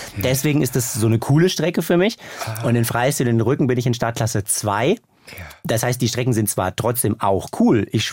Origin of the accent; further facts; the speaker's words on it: Bochum, North Rhine-Westphalia, Germany; now in Berlin, Germany; ich komme ursprünglich aus Bochum, lebe jetzt aber auch in Berlin zur Hälfte